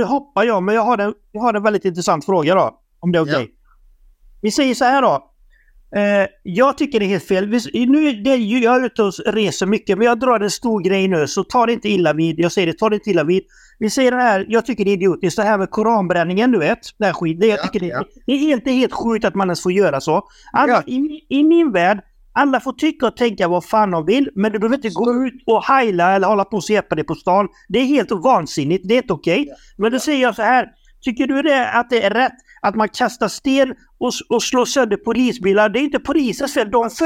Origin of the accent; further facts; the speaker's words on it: Borås, Västra Götaland County, Sweden; för jag är uppväxt med förortställning i Borås.